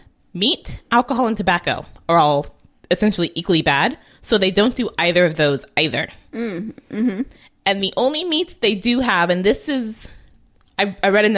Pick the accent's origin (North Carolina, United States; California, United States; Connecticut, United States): California, United States; I'm from California, and I can tell you right now, my diet is nowhere near healthy.